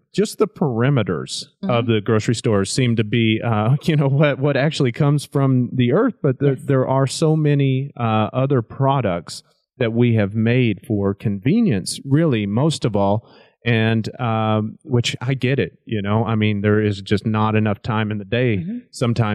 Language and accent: English; Oklahoma, United States; growing up in Oklahoma, you know, we ate well. We had a garden and everything was natural and good.